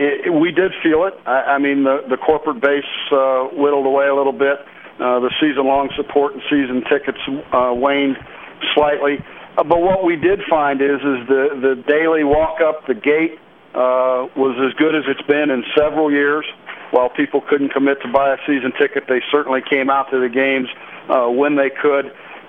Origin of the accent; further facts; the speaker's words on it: Ohio, United States; Well, I was born and raised just outside of Columbus, and I followed that very closely.